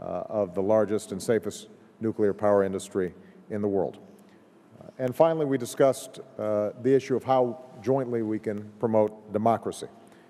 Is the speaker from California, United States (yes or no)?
no; Chicago, Illinois, United States; in some ways I am part of Poland because I come from the Chicago.